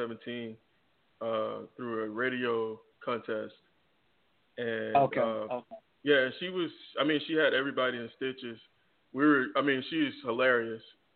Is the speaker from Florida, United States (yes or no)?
yes; Florida, United States; now in New Jersey, United States; I'm actually in New Jersey at the moment. I'm originally from Florida.